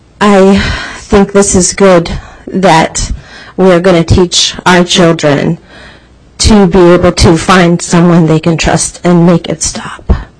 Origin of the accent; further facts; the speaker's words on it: Fairbanks, Alaska, United States; I am from Fairbanks.